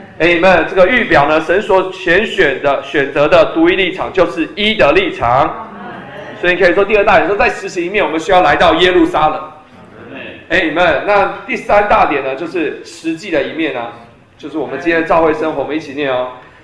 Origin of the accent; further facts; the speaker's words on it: China; 那你知道对我们中国人其实圣诞节其实还好啊